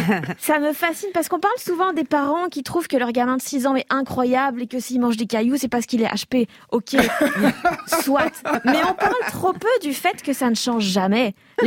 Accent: Belgium; en tant que Belge, je ne vais pas parler du score

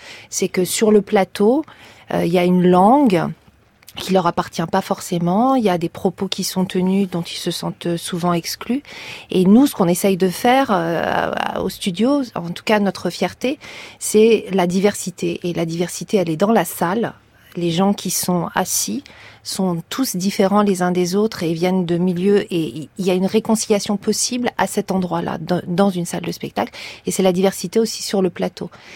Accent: Paris, Île-de-France, France; now in Stains, France; moi, je suis parisienne. Et un jour, j'ai débarqué à la Courneuve d'abord. Et puis, à Stein après. C'était en 84 et depuis je suis restée à Stein

